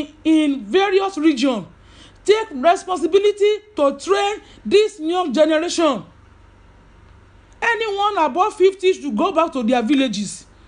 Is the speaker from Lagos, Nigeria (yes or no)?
yes; Lagos, Nigeria; I'm a Nigerian, a proud southerner. I'm from Lagos, Osun. My mom is from Elisha. My dad is from Epe.